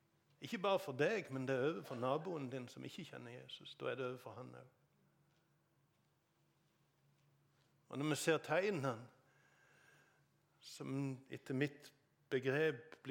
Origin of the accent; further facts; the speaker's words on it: Sokndal, Rogaland, Norway; Forresten, hjemme i Sokndal, hjemme folket på Vatland, de hadde båtene sine i Nesvåg